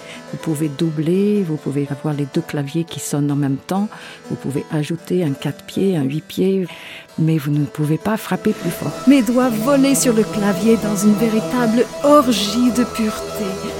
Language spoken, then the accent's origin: French; Calgary, Alberta, Canada; Une fois, il y a eu un voisin chez nous à Calgary. J'avais peut-être 12 ans